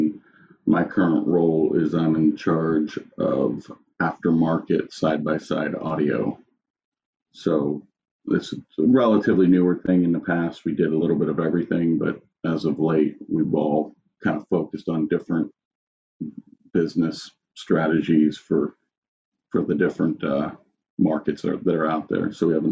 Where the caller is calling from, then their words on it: Tempe, Arizona, United States; I'm calling in from Tempe, Arizona, our headquarters.